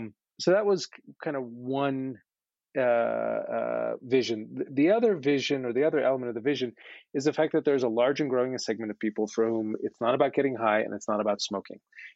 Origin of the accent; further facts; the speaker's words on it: New York, United States; I'm a New Yorker. I'm impatient.